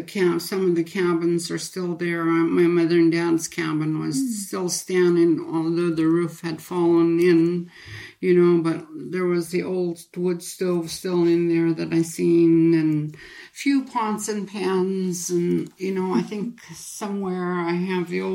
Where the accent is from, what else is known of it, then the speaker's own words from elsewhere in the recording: Dot Lake, Alaska, United States; as we were kids growing up in Dot Lake, I didn't recall it being as windy as it is today